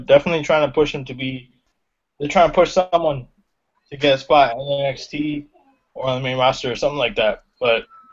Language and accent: English; India; And I'm speaking as, you know, as an Indian.